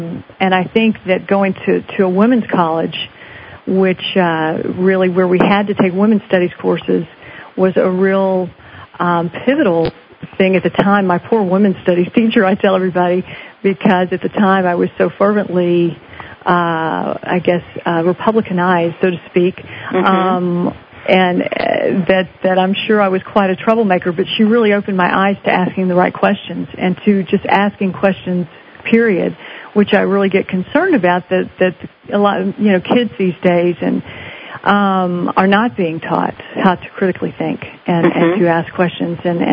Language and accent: English; Dallas, Texas, United States; I grew up in Dallas, and my parents, my father was a doctor.